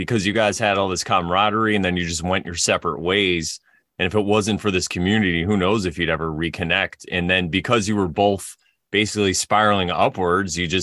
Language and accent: English; Milford, Connecticut, United States; So I was talking to the guy and I was like, I'm from Milford.